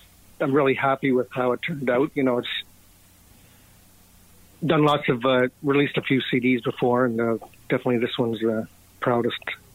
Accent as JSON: {"language": "English", "town": "Hagersville", "region": "Ontario", "country": "Canada", "tie": "born or raised there", "said": "I grew up in Hagersville, so..."}